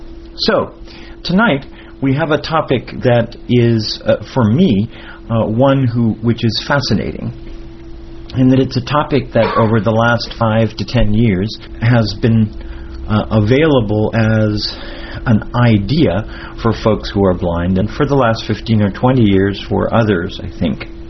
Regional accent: Miami, Florida, United States; from Miami, Florida

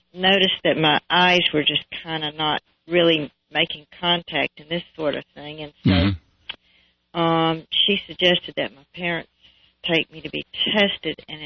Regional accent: Dunkirk, New York, United States; born there; also born or lived in South Carolina; I was born in Dunkirk, New York. And that's not too terribly far from the snow capital of the world in Buffalo.

